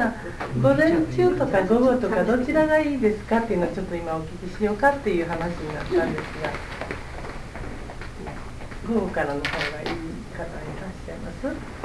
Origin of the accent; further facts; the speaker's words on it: Hyogo, Japan; あの、私兵庫県ですけど